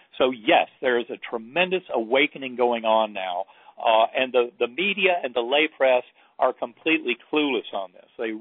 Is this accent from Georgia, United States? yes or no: no; North Carolina, United States; wanting to believe all those teachings in my Methodist church growing up in North Carolina.